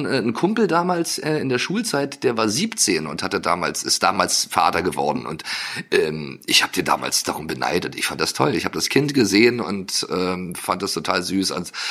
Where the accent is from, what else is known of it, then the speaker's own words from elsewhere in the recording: eastern Germany, Germany; wir sind ja auch im Osten groß geworden